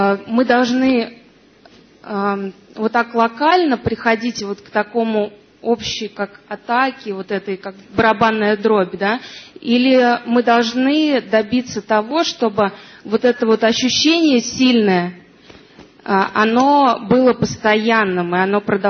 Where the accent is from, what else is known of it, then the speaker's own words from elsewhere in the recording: Moscow, Russia; я из Москвы.